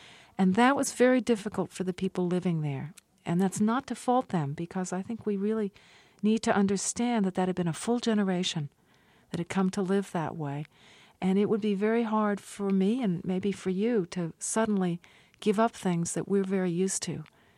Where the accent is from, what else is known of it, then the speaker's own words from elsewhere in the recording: United States; was that being an American, I know my own country